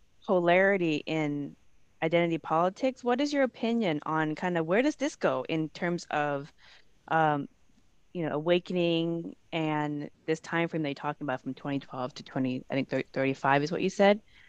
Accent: United States; now in Seattle, United States; I mean, I'm American. I live here in Seattle, Washington.

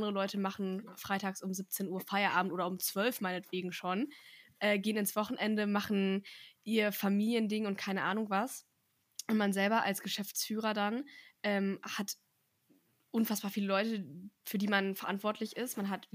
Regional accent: Herford, North Rhine-Westphalia, Germany; Ich komme ja aus der Gegend, Herford

